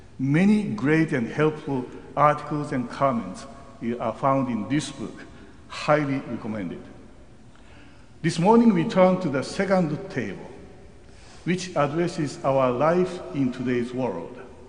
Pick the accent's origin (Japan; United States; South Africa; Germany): Japan; I came from Japan, and Japan is known sometimes with a high moral standard.